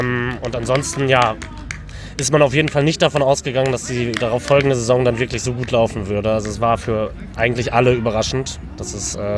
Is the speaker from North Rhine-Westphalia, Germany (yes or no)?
no; Oldenburg, Lower Saxony, Germany; born there; Ich studiere in Osnabrück, komme gebürtig aus Oldenburg